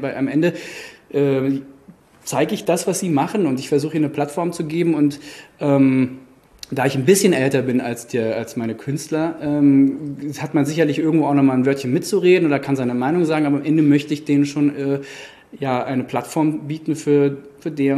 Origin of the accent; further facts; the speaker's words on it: Frankfurt, Hesse, Germany; auch in einem Umfeld aufgewachsen bin in Frankfurt, ja, Frankfurter Schule, 68er.